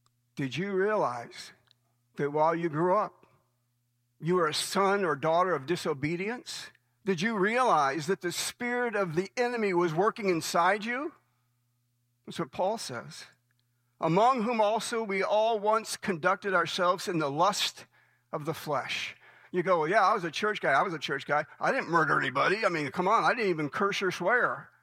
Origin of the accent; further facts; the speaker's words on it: Michigan, United States; moved away; Cheryl and I, my wife, we're from Michigan. We've lived here since 1985, but I was heading home back to Michigan a number of years back